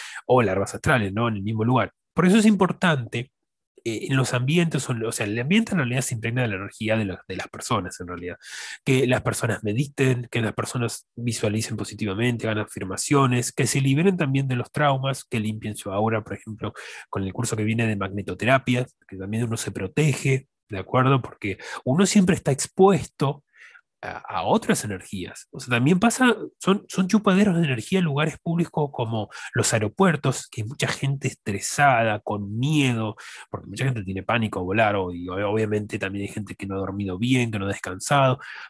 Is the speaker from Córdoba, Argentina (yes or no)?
no; La Plata, Buenos Aires Province, Argentina; soy de la Argentina, La Plata, la ciudad de La Plata